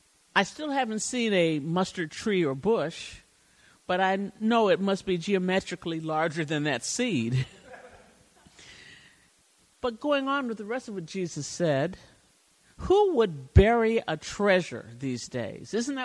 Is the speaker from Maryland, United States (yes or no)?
no; Chicago, Illinois, United States; these examples are outside of my experience growing up in Chicago.